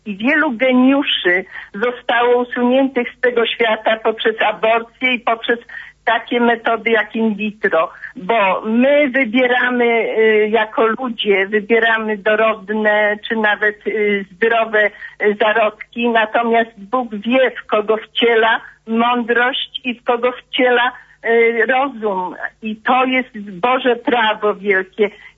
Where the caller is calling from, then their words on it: Lwówek Śląski, Lower Silesian Voivodeship, Poland; z Lwówka Śląskiego. Jestem mamą czwórki dzieci i babcią 14 wnucząt.